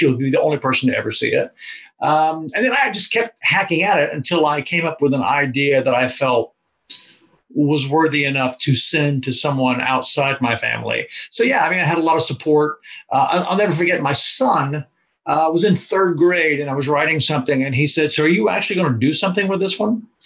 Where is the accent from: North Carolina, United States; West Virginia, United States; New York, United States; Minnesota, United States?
North Carolina, United States; I did grow up in North Carolina, yeah.